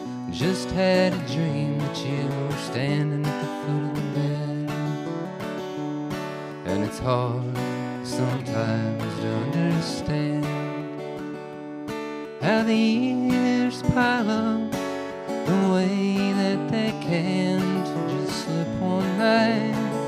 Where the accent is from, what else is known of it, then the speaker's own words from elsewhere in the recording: New Mexico, United States; I grew up in New Mexico, so it's about a town in called Bernalillo and an experience I had there.